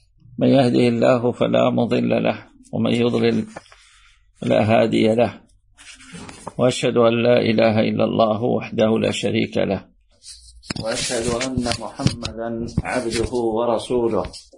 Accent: Guellal, Sétif Province, Algeria; إخواني وأبنائي وأحبتي من مدينتي قلال بسطيف ووهران

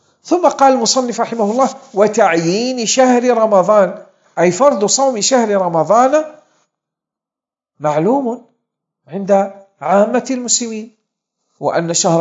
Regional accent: Algeria; ورابغ الآن صارت ميقات لأهل المغرب، وهو ميقات أهل بلدنا الجزائر

